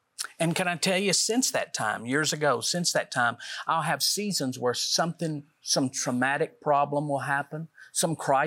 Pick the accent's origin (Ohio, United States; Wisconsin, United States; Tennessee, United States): Tennessee, United States; we're from Middle Tennessee